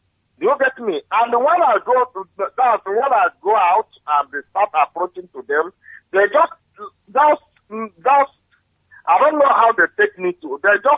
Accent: Imo, Nigeria; now in Madrid, Spain; From Imo State. I'm calling from Spain.

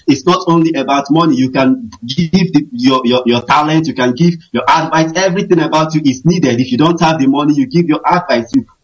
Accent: Nigeria; now in Vienna, Austria; I hail from Akumazi Umuocha in Anioma land, Biafra land.

